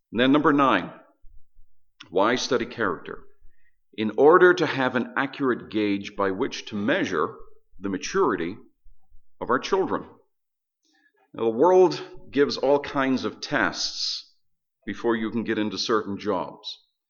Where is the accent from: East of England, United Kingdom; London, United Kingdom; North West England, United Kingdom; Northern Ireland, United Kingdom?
Northern Ireland, United Kingdom; Belfast; I come from Northern Ireland, and my hometown of Belfast.